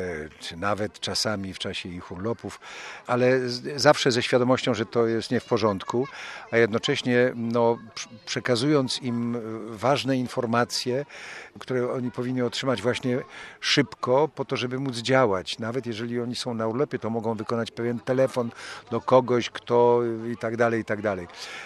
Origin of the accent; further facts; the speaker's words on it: Świętokrzyskie Voivodeship, Poland; Ja jestem prosty chłop z Kieleckiego